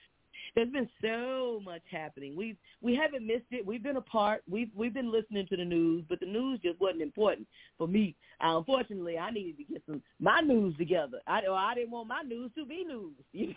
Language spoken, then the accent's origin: English; Fort Worth, Texas, United States; I was like, I'm from Fort Worth, Funky Town.